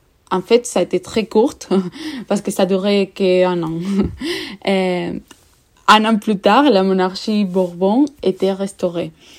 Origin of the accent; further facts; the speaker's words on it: Spain; je pense que c'est un bon moment pour parler de mon pays d'origine.